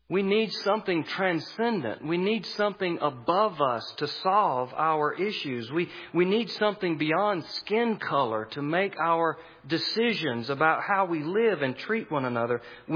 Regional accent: the South, United States; I'm a white guy, born and raised in the South.

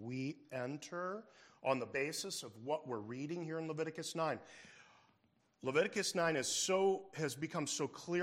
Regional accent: United States; I don't like that, because I'm American, right?

